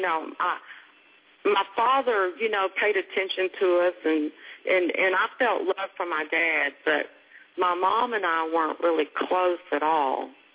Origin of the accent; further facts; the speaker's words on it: Lincoln, Nebraska, United States; born there; Okay. I was born in Lincoln, Nebraska.